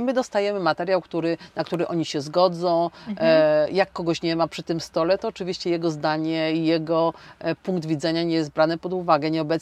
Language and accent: Polish; Godowa, Subcarpathian Voivodeship, Poland; Ja pochodzę z Godowej koło Strzyżowa, a w Bieszczadach mieszkam.